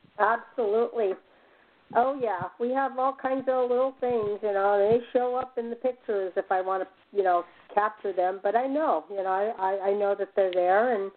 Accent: California, United States; I grew up in the Bay Area in California, where, you know, it's a higher middle class, you know, income

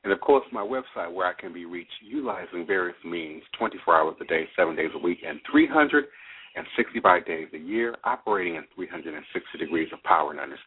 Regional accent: Capitol Heights, Maryland, United States; I grew up in Capitol Heights, right across the street from Bradbury Heights.

